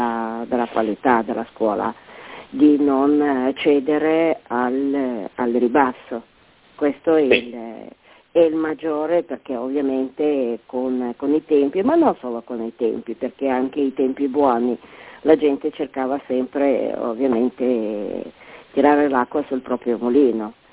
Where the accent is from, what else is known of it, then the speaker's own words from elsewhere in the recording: Genoa, Liguria, Italy; sono di Genova.